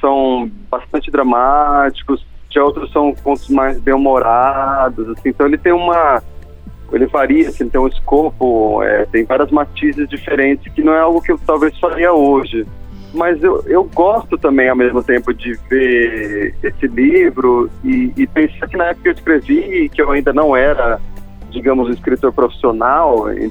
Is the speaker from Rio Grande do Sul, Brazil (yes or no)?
no; Bauru, São Paulo, Brazil; eu nasci em São Paulo e aí eu mudei para Bauru quando era criança e cresci em Bauru. E aí, quando eu fui fazer faculdade, eu voltei para São Paulo